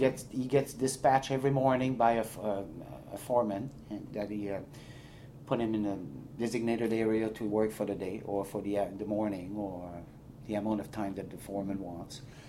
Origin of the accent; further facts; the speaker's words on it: Quebec City, Quebec, Canada; first language French; English is a second language; moved away as an adult; also born or lived in Saint-Hyacinthe; I was born in Saint-Hyacinthe, Quebec, in Quebec province, 30 kilometers outside of Montreal. And I live most of my life in Quebec City, though. And at the age of 19 years old, I decided to go out west and learn English.